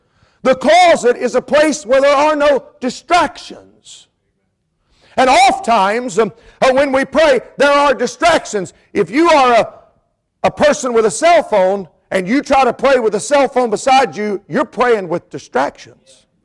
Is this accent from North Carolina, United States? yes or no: yes; North Carolina, United States; also born or lived in Florida; I came from Florida as a young man, very young man. I was seven when we moved to North Carolina.